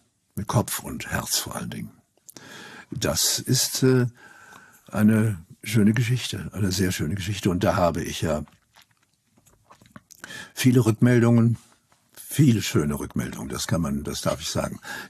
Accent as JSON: {"language": "German", "country": "Germany", "first_language": "German"}